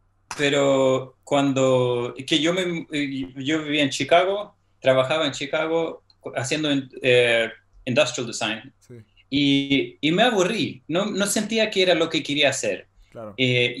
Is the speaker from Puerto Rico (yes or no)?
no; Sweden; first language Swedish; Spanish is a second language; also born or lived in Spain; Y crecí en Suecia, viví en Suecia, estuve en Suecia, después por un tiempo me mudé a España, estuve en España por unos años.